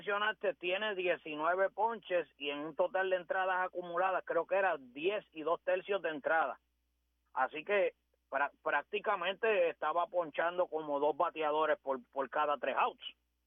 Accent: Puerto Rico; porque soy puertorriqueño

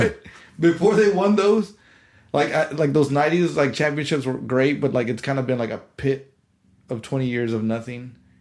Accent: Del Rio, Texas, United States; So, yes, I'm a Spurs fan because I'm from Del Rio.

